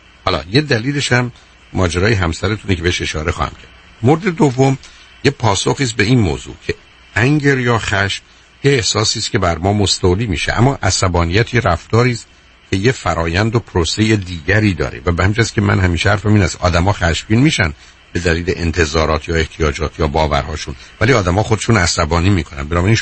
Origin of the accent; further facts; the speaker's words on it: Iran; چرا انگلیسی رو با لهجه حرف میزنی؟ خب من ایرانیم.